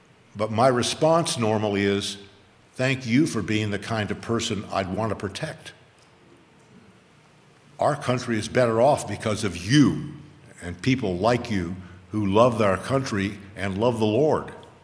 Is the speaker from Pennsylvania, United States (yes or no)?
no; Los Angeles, California, United States; Now, I'm from Los Angeles, and I had to translate for them.